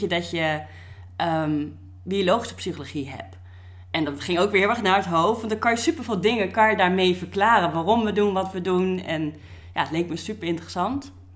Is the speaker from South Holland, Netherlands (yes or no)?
yes; South Holland, Netherlands; now in Nijmegen, Netherlands; Maar daarvoor kom ik dus eigenlijk uit de andere kant van het land, uit Besluis. Dus dat is bij Rotterdam in de buurt.